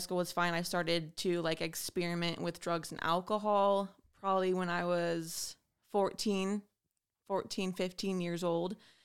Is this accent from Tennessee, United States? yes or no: no; Astoria, Oregon, United States; moved away as an adult; I grew up in Astoria, Oregon, and I lived there until a year ago, until I moved here.